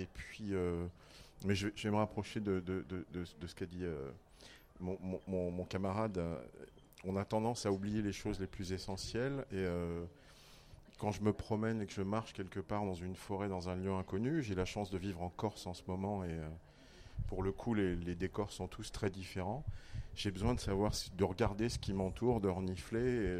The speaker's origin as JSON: {"language": "French", "country": "Comoros", "tie": "born or raised there", "also_born_or_lived": "Cambodia", "said": "Je suis né au Cambodge, j'ai grandi aux Comores."}